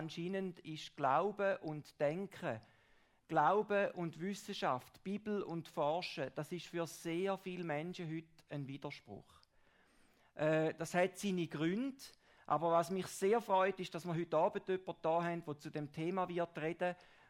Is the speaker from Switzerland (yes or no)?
yes; Rheineck, St. Gallen, Switzerland; Ich komme vom Rheineck am Bodensee.